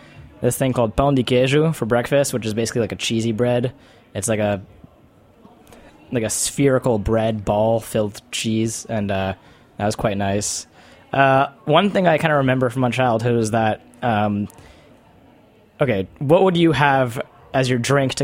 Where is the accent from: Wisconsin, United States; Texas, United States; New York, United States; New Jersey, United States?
New Jersey, United States; Chatham; I grew up in New Jersey, in like northern New Jersey, in a town called Chatham. Very like upper middle class, like white lacrosse town.